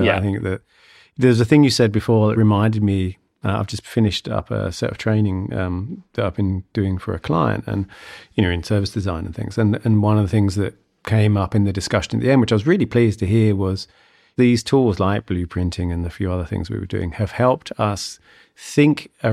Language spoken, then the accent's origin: English; United Kingdom; So my sort of inferior function might be, as a British person, extroverted feeling.